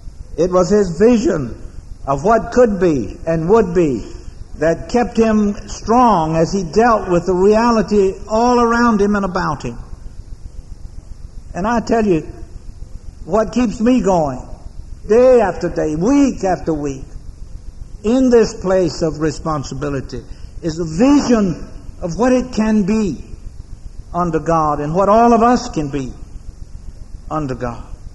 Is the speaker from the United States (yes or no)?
yes; United States; the driver recognizing that I was from the States. I don't know why I have no accent.